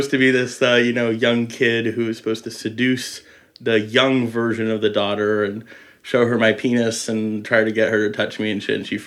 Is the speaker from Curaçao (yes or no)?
no; France; I grew up in France, where we had a lot of plays in theater.